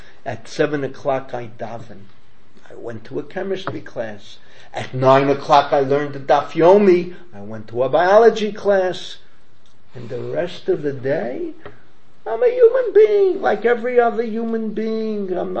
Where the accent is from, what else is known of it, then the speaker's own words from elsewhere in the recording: United States; I grew up in America.